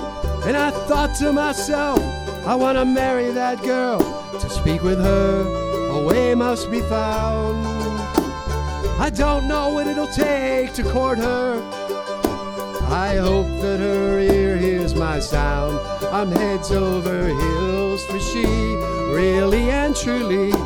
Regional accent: North Fayette Township, Pennsylvania, United States; Yeah, I'm from out in the Oakdale area, North Fayette Township. And I've lived in the Pittsburgh area, you know, Oakdale area my whole life.

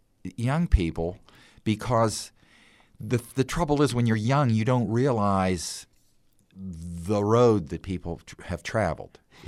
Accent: New Eagle, Pennsylvania, United States; Because I grew up in the Mon Valley, and, you know, we pretty much – I lived in a little town called New Eagle, and we could walk to Monongahela where there was a theater.

